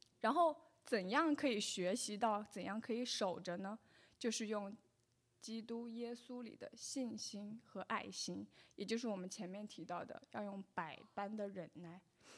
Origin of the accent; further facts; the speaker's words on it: China; 所以连我们中国人古人都知道这个道理哈